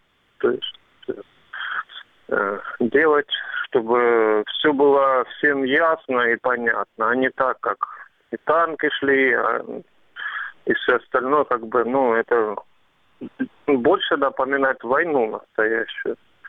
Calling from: Kreminna, Luhansk Oblast, Ukraine; я с Кременного.

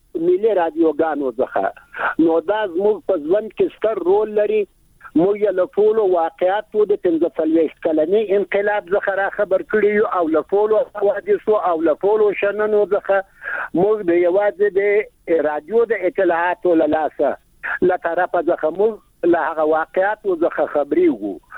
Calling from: Ghazni, Afghanistan; د غزنې د ولایت د ناوی د ولسوالینا

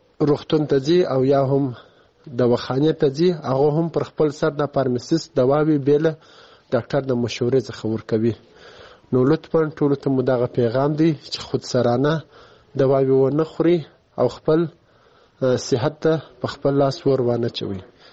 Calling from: Kandahar, Afghanistan; د کندهار ولایت د سور لسمینه یې څخه تاسو ته پیغام ژدم.

